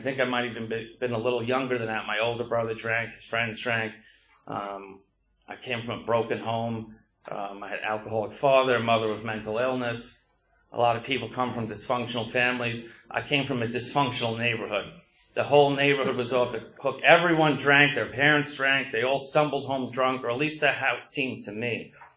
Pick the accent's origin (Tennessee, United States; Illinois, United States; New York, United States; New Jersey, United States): New York, United States; Bronx; I got sober in the Bronx. I'm from the Bronx, New York.